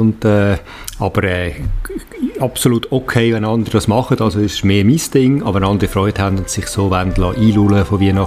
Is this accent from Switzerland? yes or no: yes; Valais, Switzerland; ich werde ein paar Tage ins Wallis gehen, in meine Heimat, wo ich herkomme.